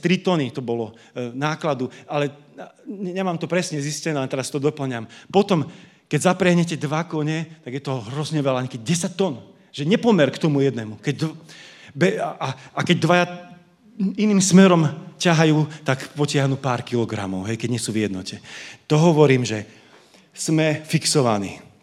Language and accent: Slovak; Bratislava, Bratislava Region, Slovakia